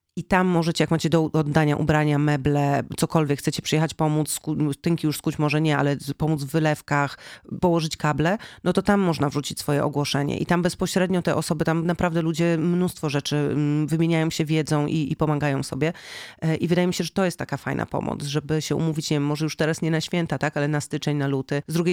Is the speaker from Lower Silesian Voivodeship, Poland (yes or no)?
yes; Lower Silesian Voivodeship, Poland; Kotlina Kłodzka, z której pochodzę, żyje głównie z turystyki